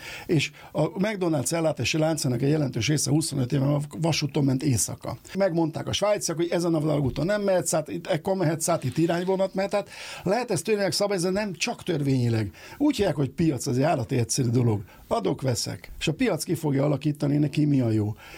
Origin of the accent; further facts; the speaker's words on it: Hungary; mi magyarok